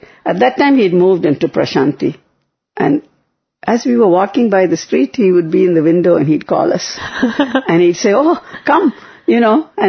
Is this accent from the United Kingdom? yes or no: no; Delhi, India; We came from Delhi to this rural area where somehow we didn't feel anything